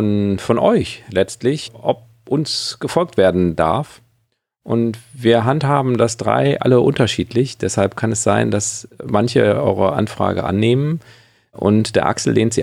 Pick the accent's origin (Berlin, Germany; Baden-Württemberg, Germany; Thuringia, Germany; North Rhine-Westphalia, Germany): North Rhine-Westphalia, Germany; Witten; born there; Ja, ich bin übrigens in Witten geboren.